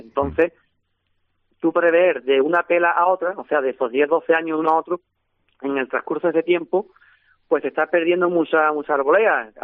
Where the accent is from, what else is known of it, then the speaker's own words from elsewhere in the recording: Alcalá de los Gazules, Andalusia, Spain; los montes propios de Alcalá de los Gazules, que viene de mi pueblo